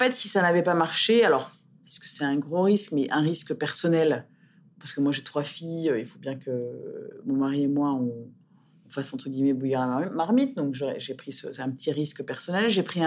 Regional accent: Gorée, Dakar, Senegal; born there; je suis née au Sénégal, sur l'île de Gorée, un côté presque de destin. Et puis ensuite, j'ai passé ma vie dans les pays émergents, Afrique, Asie, Moyen-Orient, pas Amérique latine.

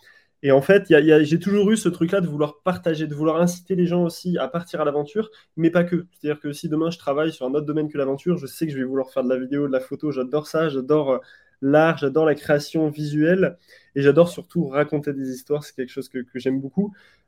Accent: Bordeaux, Nouvelle-Aquitaine, France; Alors moi, j'ai très peu voyagé quand j'étais petit. Au contraire, en fait, je viens du côté de Bordeaux

